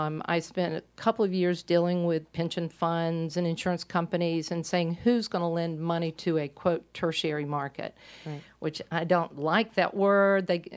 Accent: Myrtle Beach, South Carolina, United States; I'm from Myrtle Beach area originally, so I've seen hospitality grow astronomically and maybe a little out of control.

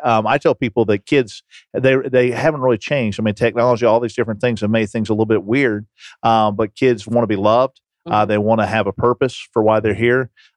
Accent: Atlanta, Georgia, United States; I'm from Atlanta

